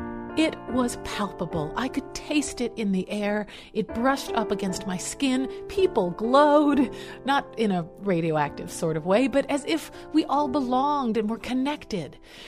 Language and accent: English; Washington, District of Columbia, United States; during our visit to my hometown of Washington, D.C.